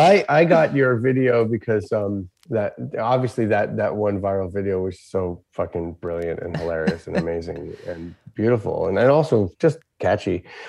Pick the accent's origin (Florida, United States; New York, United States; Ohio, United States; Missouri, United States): New York, United States; New York City; also born or lived in Pennsylvania; No, I'm actually from a number of places. I'm from New York City, but I'm also from the woods of Pennsylvania, which is where I am right now.